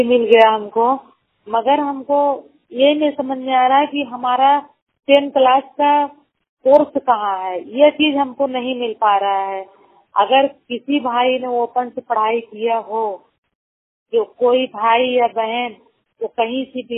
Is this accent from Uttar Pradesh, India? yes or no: yes; Jaunpur, Uttar Pradesh, India; now in Mumbai, India; जिला जौनपुर के रहने वाली हूँ, मुंबई में रह रही हूँ।